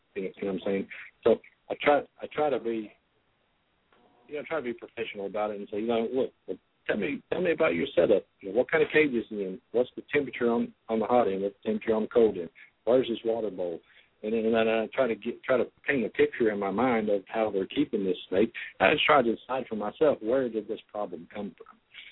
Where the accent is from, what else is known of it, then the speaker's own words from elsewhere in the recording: Ohio, United States; also born or lived in Kentucky; I grew up in Ohio and some in Kentucky, but most of my teenage years and that were in Ohio.